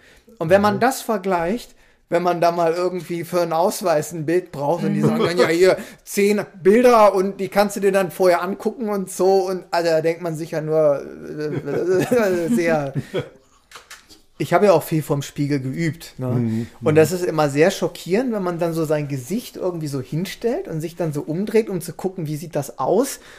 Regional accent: Braunschweig, Lower Saxony, Germany; Der ging bei uns in Braunschweig immer überall ein und aus in den Kindergärten und auch im Kinderhort später.

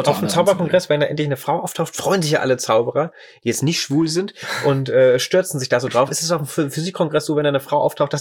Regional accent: Wolfsburg, Lower Saxony, Germany; in Wolfsburg, wo ich herkomme

